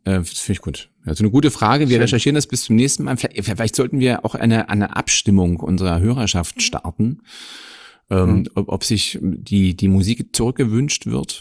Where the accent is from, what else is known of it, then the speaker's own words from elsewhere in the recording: Germany; Ja, als Deutscher hat man da ein bisschen Berührungsängste mit, stimmt